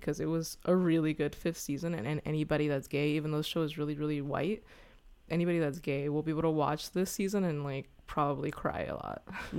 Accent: Texas, United States; now in Los Angeles, United States; I am also from Texas. I live in Los Angeles now.

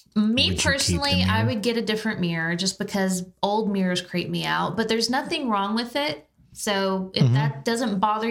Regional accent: Texas, United States; I'm from Texas, and that's a huge thing down there.

